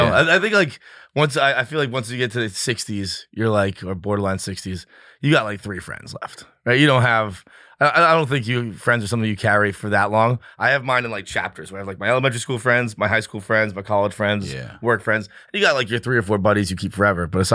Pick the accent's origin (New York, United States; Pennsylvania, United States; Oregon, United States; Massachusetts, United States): Massachusetts, United States; Fall River; I'm from Fall River, Massachusetts.